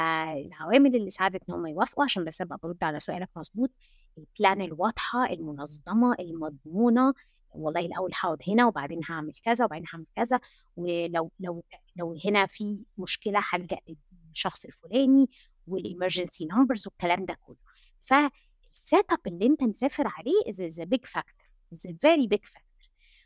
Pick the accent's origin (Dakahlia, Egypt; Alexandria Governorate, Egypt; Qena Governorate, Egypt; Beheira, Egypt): Alexandria Governorate, Egypt; Alexandria; moved away as an adult; also born or lived in Cairo; now in England; طبعا انا عشان اطلع اصلا من اسكندريه للقاهره، ده خد اقناعات كتير لاهلي